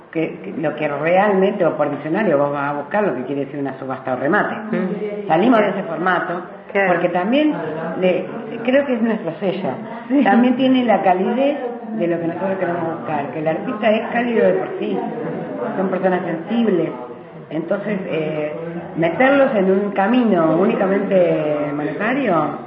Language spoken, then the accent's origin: Spanish; Buenos Aires, Argentina; now in Patagonia, Argentina; Yo soy de Buenos Aires, hace miles de años estoy acá